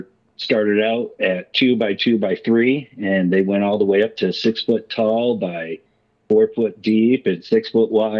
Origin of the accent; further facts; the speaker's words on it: Stanton, Michigan, United States; also born or lived in Greenville; Or as us Michigan people call it, Meijers. We make everything plural. I was born in Greenville, and then I spent the first 9 years of my life growing up in Stanton.